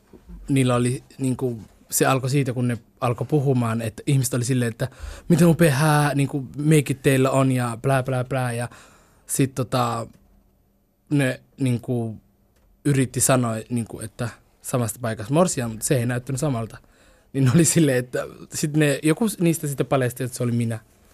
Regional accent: Somalia; mä oon somalialainen ja meidän sininen taivaan värinen lippu

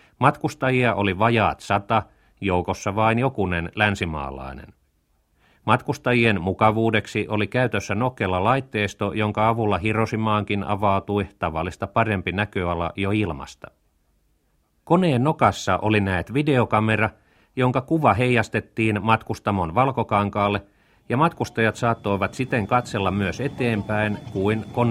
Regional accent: Lahti, Päijät-Häme, Finland; Lahti nousi mieleeni ehkä siksi, että se on entinen oma kotikaupunkini

